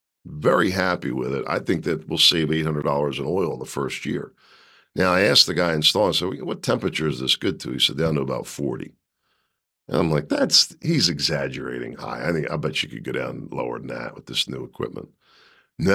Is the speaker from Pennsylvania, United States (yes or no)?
yes; Philadelphia, Pennsylvania, United States; See, we're from Philly.